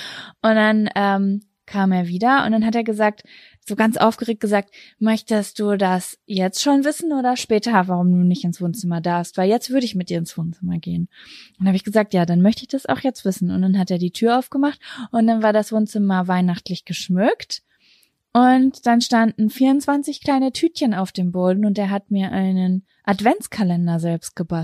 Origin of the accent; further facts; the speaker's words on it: Lübeck, Schleswig-Holstein, Germany; Ich war die letzten 3-4 Tage in Lübeck, meine Heimatstadt, bei meiner Mama und bin gestern zurückgekommen.